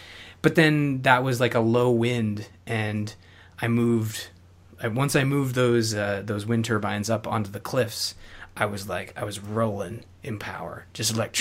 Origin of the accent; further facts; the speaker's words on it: Canada; being Canadian and living in a snow.